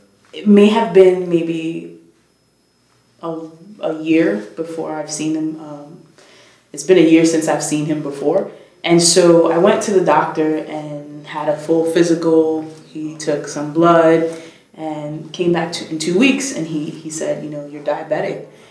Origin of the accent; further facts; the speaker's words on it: Bronx, New York, United States; So I grew up in the South Bronx, in the South Bronx, in Mott Haven, the Mott Haven community. And I grew up in public housing.